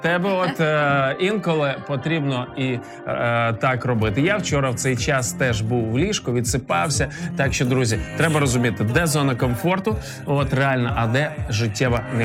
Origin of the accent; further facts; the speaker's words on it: Kyiv Oblast, Ukraine; accent: surzhyk; вона з Київської області, і я з Київської області. І нібито одна область, а насправді ми по різні сторони від Києва, і там ну інакші слова.